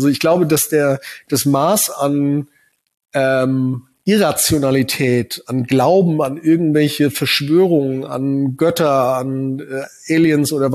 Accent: Hesse, Germany; Ja, ich komme aus Südhessen, ich hatte während meiner Schulzeit täglich 4 Starfighter, 3 Tornados über der Schule im Tiefflug drüber knattern

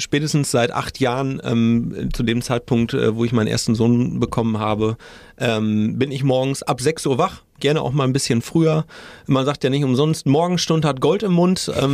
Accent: Münster, North Rhine-Westphalia, Germany; ich bin 40 Jahre alt, gebürtiger Münsteraner, lebe auch in der wunderschönen Stadt im Herzen des Münsterlandes

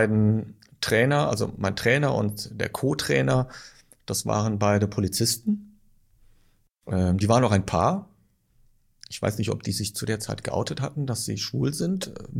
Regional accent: Düren, North Rhine-Westphalia, Germany; bis nach Hause, bis zum Satellitenviertel, wo ich aufgewachsen bin.

